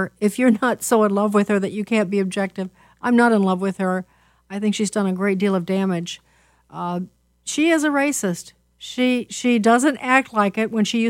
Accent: Chicago, Illinois, United States; I'm from Chicago. I remember when she started.

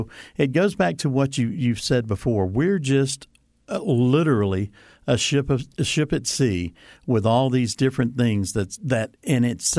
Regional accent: the South, United States; I believe I am born American, Southern by the grace of God.

